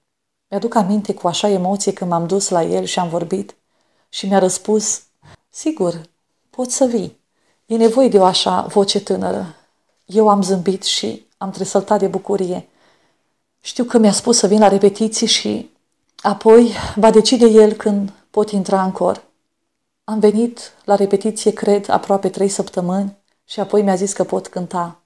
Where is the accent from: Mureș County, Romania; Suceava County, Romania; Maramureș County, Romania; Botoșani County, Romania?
Botoșani County, Romania; Botoșani; born there; m-am născut în Botoșani pe 6 februarie 1981. Provin dintr-o familie simplă de creștini ortodoxi, o familie nu foarte numeroasă, ci doar cu 2 părinți dragi și o singură soră.